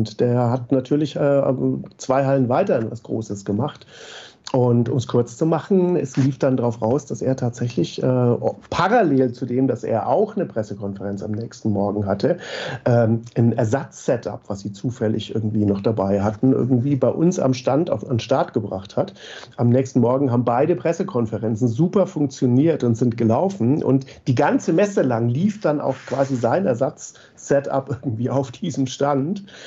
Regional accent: Southern Germany, Germany; Ich komme eher aus dem Süddeutschen.

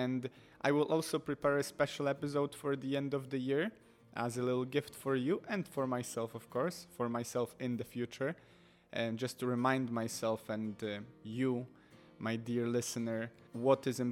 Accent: Warsaw, Masovian Voivodeship, Poland; English is a second language; I grew up in Warsaw in Poland. And for the most part, I was educated through religion, not philosophy.

